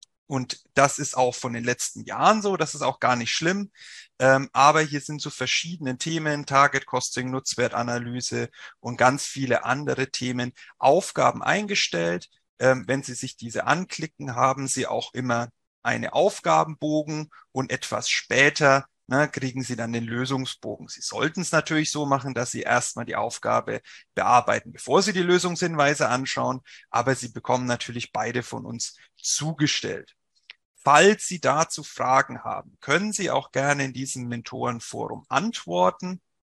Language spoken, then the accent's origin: German; Bavaria, Germany; Sie werden es vielleicht hören, ich komme nicht aus Nordrhein-Westfalen, sondern aus dem wunderschönen Frankenland. Deswegen rollt mein R auch ein bisschen.